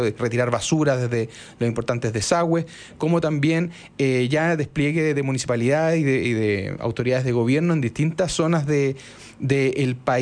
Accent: Concepción, Biobío, Chile; yo soy de Concepción, crecí desde chico viendo las noticias

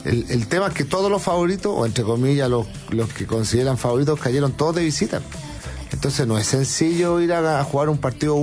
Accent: Bosnia & Herzegovina; Yo no le deseo mal a nadie, pero Italia lo va a pasar mal en mi país. No es fácil ir a jugar a Bosnia.

